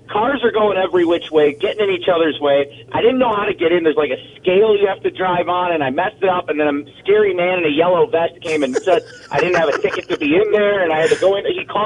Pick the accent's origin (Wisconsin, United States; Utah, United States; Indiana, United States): Wisconsin, United States; Muskego; The one thing I was good at that my dad trained me well for as a young lad in Muskego, Wisconsin, was taking stuff to the dump.